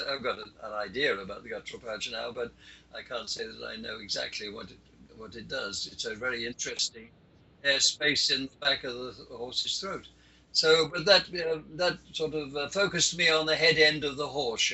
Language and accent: English; United Kingdom; born there; moved away as an adult; I was born in 1930. I'm British born. I've been here in this country for the last, since 1977. So if I'm lucky, I may not be, but I will have lived half my time in England and half my time here.